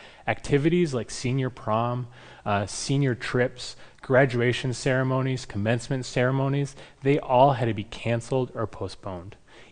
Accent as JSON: {"language": "English", "region": "Minnesota", "country": "United States", "tie": "born or raised there", "said": "I grew up here in Minnesota, and I attended Orno, and I loved the friends and community that I had here."}